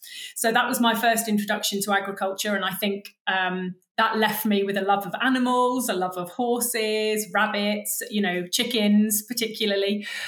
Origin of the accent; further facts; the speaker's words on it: London, United Kingdom; But I come from South London, so I don't have a family background in agriculture. I grew up right in the middle of the city